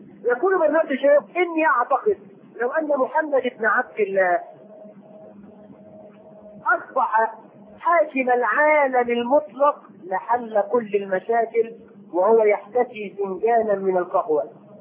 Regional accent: Egypt; وفي عندنا في مصر يسمي بنته دينا وديانه

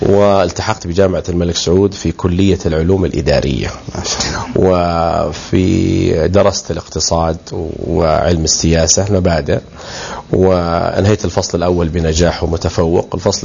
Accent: Riyadh, Riyadh Province, Saudi Arabia; ولدت في مدينة الرياض عام 1381 في منتصف شهر رمضان من ذلك العام.

